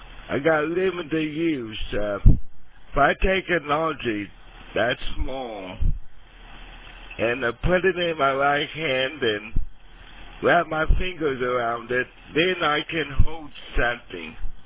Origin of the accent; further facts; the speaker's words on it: Wichita, Kansas, United States; born there; I was born here in Wichita, Kansas, on this date.